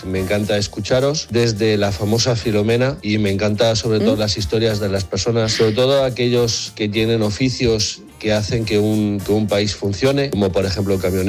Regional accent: Spain; now in Germany; Soy hijo de migrantes, llevo viviendo en Alemania cerca de Stuttgart y soy español.

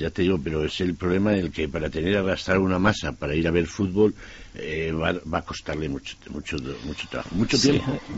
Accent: Salamanca, Castile and León, Spain; todos los veteranos que somos de Salamanca

